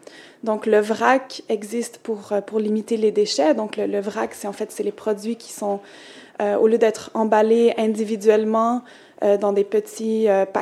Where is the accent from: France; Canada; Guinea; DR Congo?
Canada; Montreal; also born or lived in Mexico; Je suis née à Montréal, oui, de maman mexicaine. Alors, depuis que j'étais tout petite, en fait, j'ai grandi entre le Canada et le Mexique.